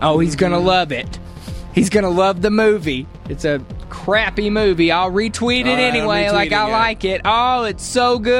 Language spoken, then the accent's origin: English; the South, United States; because I'm from the South, so I know what's going on.